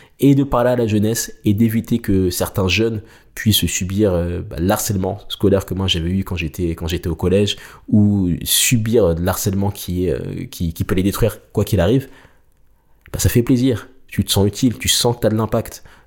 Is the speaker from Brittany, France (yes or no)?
no; Nanterre, Île-de-France, France; J'ai passé quasiment toute ma vie, du moins une grosse partie de ma vie, à Nanterre.